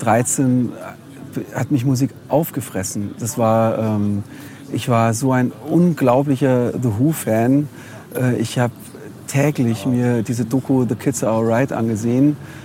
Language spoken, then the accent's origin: German; Munich, Bavaria, Germany; ich bin in München aufgewachsen, in Leim, Neuaubing.